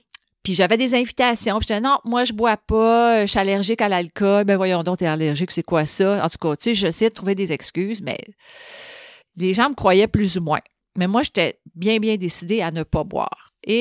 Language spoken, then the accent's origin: French; Laval, Quebec, Canada; also born or lived in Sainte-Thérèse; Moi, je viens de Laval-Ouest, là, fait que, puis de Sainte-Thérèse, j'ai rien contre ces deux places-là, je viens de là